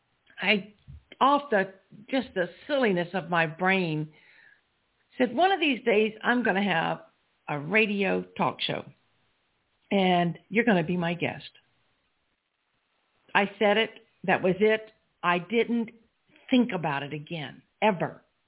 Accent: South Carolina, United States; Now, I grew up in South Carolina, or maybe I should say, I grew up in South Carolina.

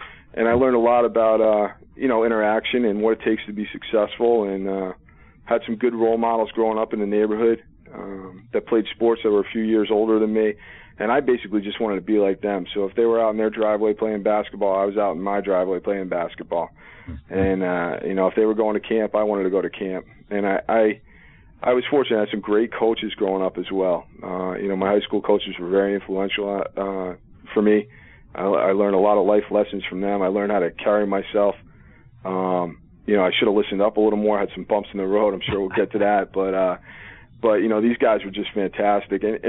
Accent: Clinton, New Jersey, United States; And I grew up in Western New Jersey, in a small town, Clinton, New Jersey, which if you've ever been there, it's a beautiful, beautiful place to visit.

